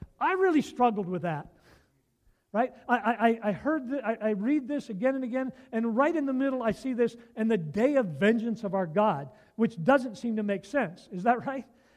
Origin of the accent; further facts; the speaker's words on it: Pennsylvania, United States; So I was raised up in West Central Pennsylvania. And I grew up in a non-Christian home.